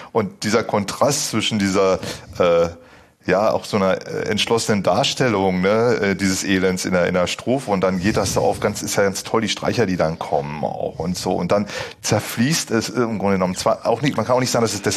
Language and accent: German; Berlin, Germany; das kenne ich als Berliner auch